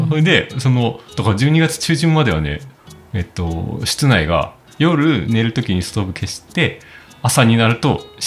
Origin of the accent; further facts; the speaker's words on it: Hokkaido, Japan; 僕北海道出身で常に断熱ある家で住んでたんで